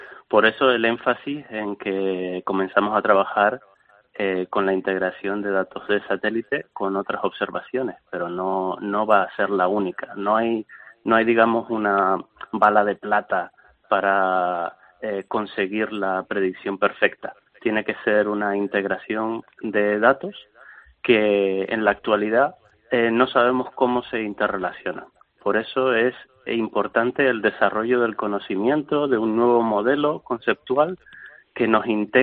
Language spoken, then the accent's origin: Spanish; Canary Islands, Spain; los volcanes como en Canarias es la seña de identidad de nuestra tierra.